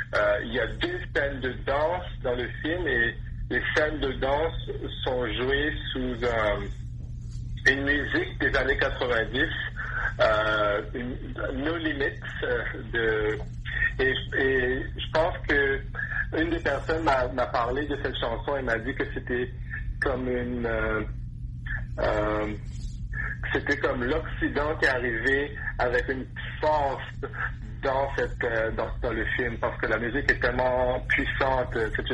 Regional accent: Mauritius; Je suis Mauricien, donc l'origine de cette musique se perd un peu.

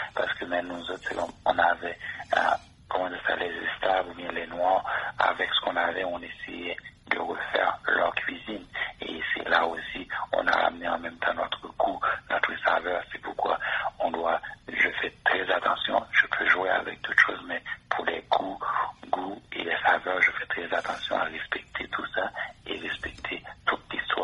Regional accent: Haiti; Mais moi, en grandissant en Haïti, on mangeait un riz différent chaque jour, chaque deux jours.

